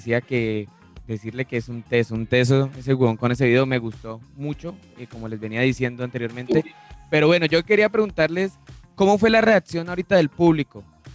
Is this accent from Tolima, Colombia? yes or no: yes; Ibagué, Tolima, Colombia; porque soy de Ibagué, y en Ibagué hay muchas canchas que eran arena